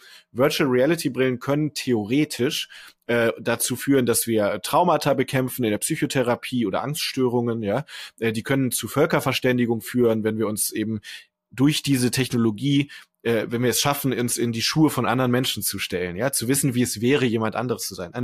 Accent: Düsseldorf, North Rhine-Westphalia, Germany; Also ich komme aus dem Rheinland, da gibt es den Karneval. Karneval ist ganz klassisch eine Funktion. In Düsseldorf, wo ich herkomme

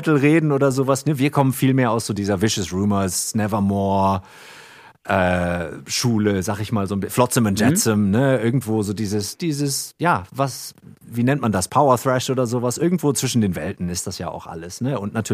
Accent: Northern Germany, Germany; die man manchmal bei uns hier in Norddeutschland im Sumpf gefunden hat

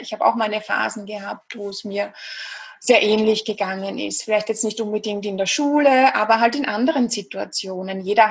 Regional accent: Vienna, Austria; accent: Viennese; wie du schon gesagt hast, ich komme aus Österreich, aus Wien. Ich glaube, man hört es auch ganz gut raus, ein bisschen an der Stimmfärbung, an der typisch österreichisch-wienerischen.

